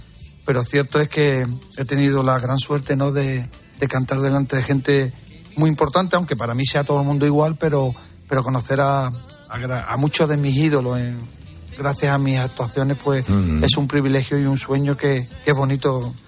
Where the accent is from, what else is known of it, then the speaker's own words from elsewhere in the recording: Jerez, Andalusia, Spain; ahí empezamos en Jerez, en mi tierra.